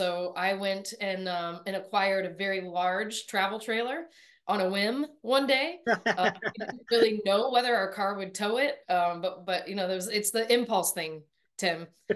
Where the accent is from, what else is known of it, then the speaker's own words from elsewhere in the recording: Indianapolis, Indiana, United States; I am actually born and raised in Indy. I graduated from Carmel High School in 1997.